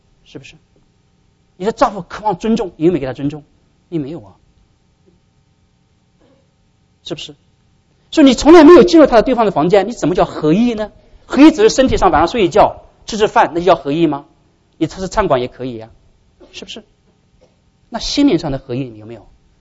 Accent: China; 啊，性，我们中国人不知道哪儿去，一说性就是脏的

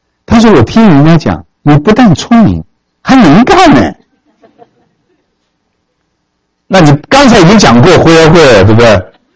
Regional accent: China; 你知道我们是中国人呢

